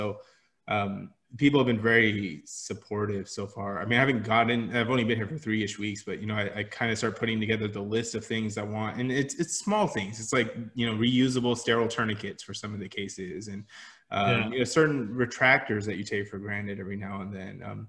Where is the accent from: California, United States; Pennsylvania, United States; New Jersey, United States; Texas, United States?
Texas, United States; I grew up in Texas.